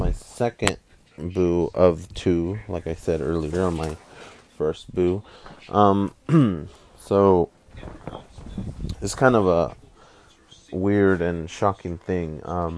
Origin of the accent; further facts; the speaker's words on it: Modesto, California, United States; so I went one further and I looked for my hometown, Modesto, California. And lo and behold, there is an active group here in my hometown.